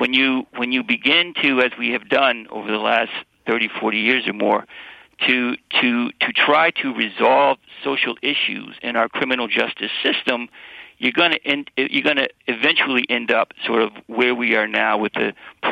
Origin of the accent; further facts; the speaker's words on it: Westland, Michigan, United States; also born or lived in Detroit; I was born in Detroit. in the 60s, in the early 60s, and my grandparents lived in Inkster and the companion community to Westland.